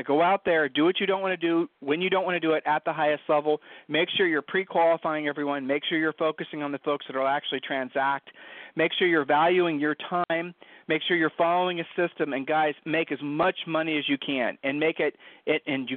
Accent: Ohio, United States; We're from Ohio, so I shared the saying with you.

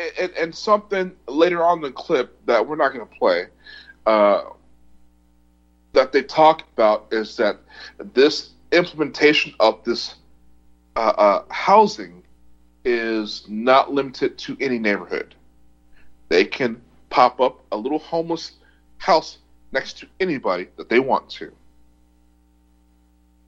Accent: Austin, Texas, United States; also born or lived in California; I'm from Austin, Texas, and I've lived all over California.

